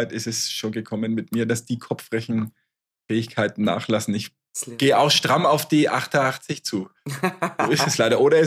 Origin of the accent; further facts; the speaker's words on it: Bavaria, Germany; Bei uns in Franken